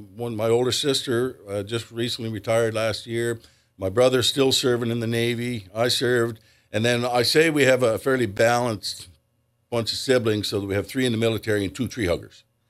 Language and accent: English; Georgetown, Ontario, Canada; also born or lived in Toronto; I'm originally from Georgetown. Okay. I grew up there, spent my first 18 years solid there.